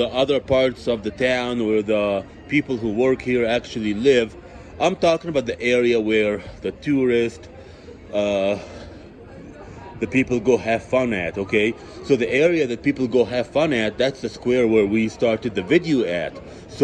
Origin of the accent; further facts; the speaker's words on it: Florida, United States; So, I'm from Florida. We have all this stuff in Florida, so it ain't all that for me.